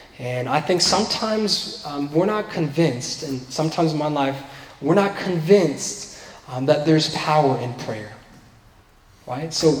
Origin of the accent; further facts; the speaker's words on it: East Coast, United States; I know some ministries that I grew up in the East Coast